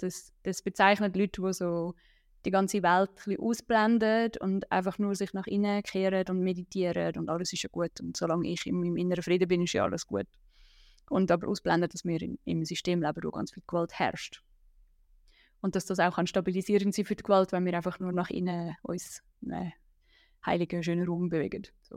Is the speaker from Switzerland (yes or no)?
yes; Switzerland; Unwort für mich als Schweizerin zum Aussprechen.